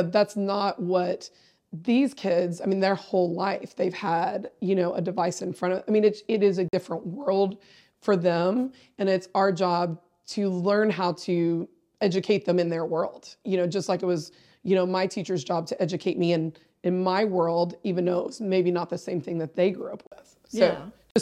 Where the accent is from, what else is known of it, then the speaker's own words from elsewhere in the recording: Plano, Texas, United States; my experience growing up in Plano, you know, 6 through 12, like, those people showed me that that's what I wanted